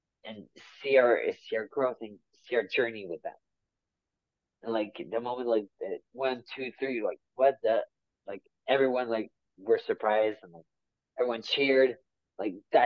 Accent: Canada; oh, I need to be careful because I'm Canadian.

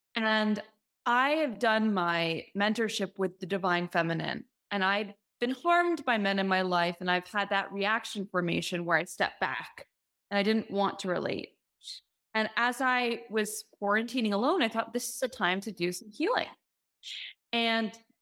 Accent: New York, United States; We grew up in the Catskills, rehabilitating wild raccoons and possums.

